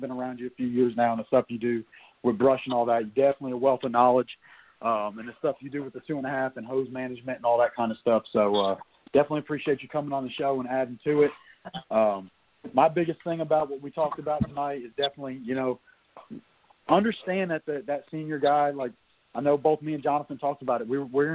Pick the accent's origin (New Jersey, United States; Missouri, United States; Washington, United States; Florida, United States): New Jersey, United States; I'll be up in New Jersey, in my hometown where I first started out at in November